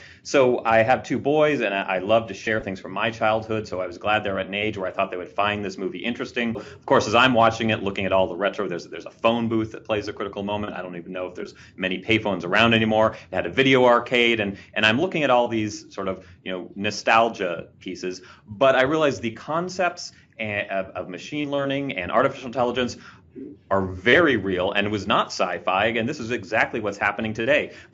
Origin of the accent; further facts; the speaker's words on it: Seattle, Washington, United States; Well, this movie took place in Seattle, my hometown.